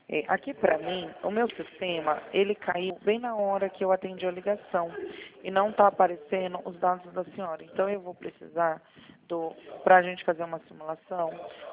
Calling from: Campinas, São Paulo, Brazil; Eu falo do estado de São Paulo, a cidade é Campinas.

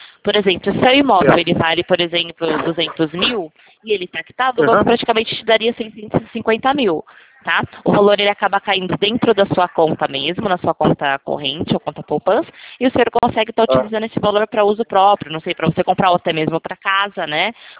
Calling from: Atibaia, São Paulo, Brazil; eu falo de Atibaia, São Paulo, o senhor conhece?

